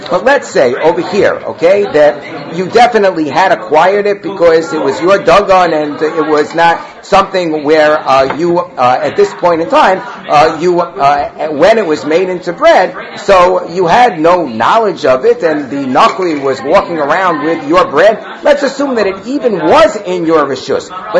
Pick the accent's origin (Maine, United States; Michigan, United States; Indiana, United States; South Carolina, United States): Indiana, United States; Muncie; I remember growing up in Muncie.